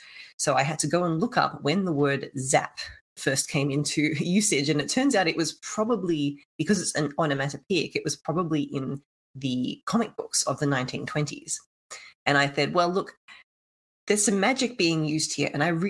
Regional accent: Australia; Look, I'm Australian.

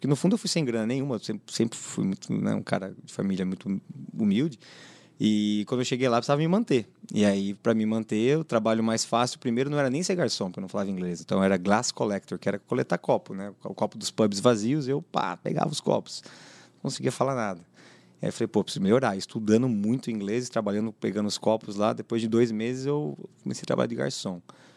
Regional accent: São Paulo, Brazil; also born or lived in Santos; Eu nasci em Santos. Nasceu em Santos. É, mas eu cresci no interior de São Paulo, num sítio de uma cidade de 3 mil habitantes.

